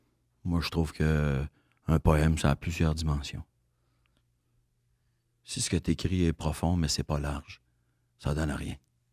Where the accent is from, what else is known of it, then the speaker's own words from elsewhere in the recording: Boucherville, Quebec, Canada; Ah non, moi je viens de Boucherville.